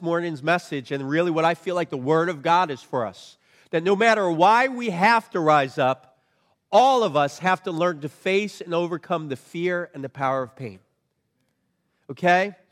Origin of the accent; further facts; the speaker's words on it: Long Island, New York, United States; I grew up in Long Island, New York, or as my people like to say it, Long Island, New York. Okay, that's where I grew up.